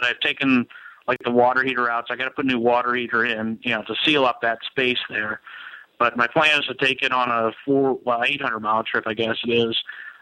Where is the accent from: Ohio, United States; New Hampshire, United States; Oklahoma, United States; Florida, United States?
Ohio, United States; Lima; now in Cincinnati, United States; I grew up in Lima, which is real close to Jackson Center.